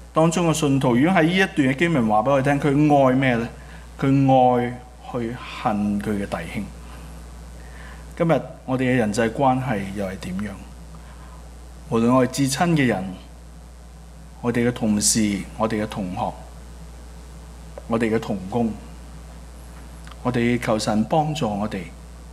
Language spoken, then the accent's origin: Cantonese; Mong Kok, Hong Kong; 我在即旺角長大